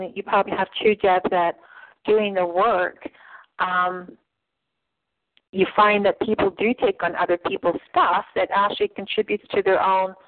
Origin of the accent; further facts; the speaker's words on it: Canada; because I'm Canadian. Canadians, we don't have any pennies left.